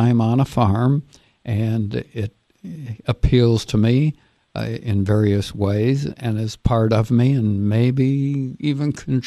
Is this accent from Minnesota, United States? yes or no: yes; Minnesota, United States; And so I grew up in Minnesota, and then over a period of years went to the University of Minnesota, University of Wisconsin